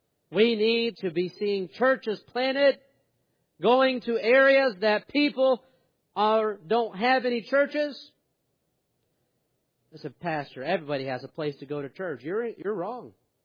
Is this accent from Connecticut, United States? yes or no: no; New York, United States; I was on where I grew up in New York. All for that top part of the state.